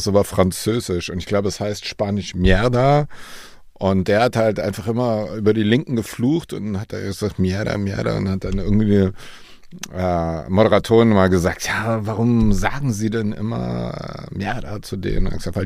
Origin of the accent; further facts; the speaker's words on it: Bavaria, Germany; Ich komme ja aus dem Fränkischen